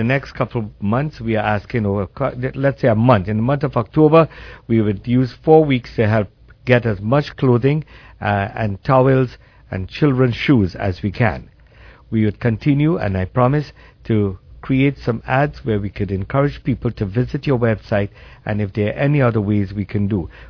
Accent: Trinidad, Trinidad & Tobago; although I am from Trinidad, we always help Pakistan, India

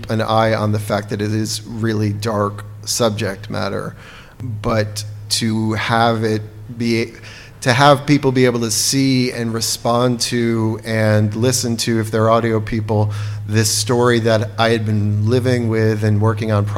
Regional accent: Providence, Rhode Island, United States; my two Providence bookstore events where I've lived pretty much my whole life

